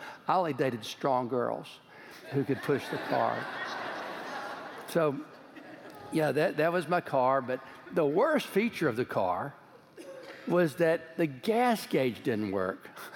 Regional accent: Georgetown, Texas, United States; I grew up in Georgetown, Texas, and my dad was a rancher and an entrepreneurial businessman.

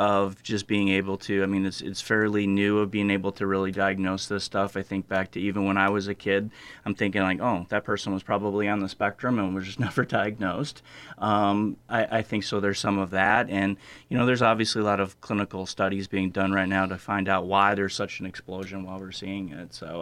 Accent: Elgin, Illinois, United States; I grew up locally in Elgin and went to Northern Illinois University

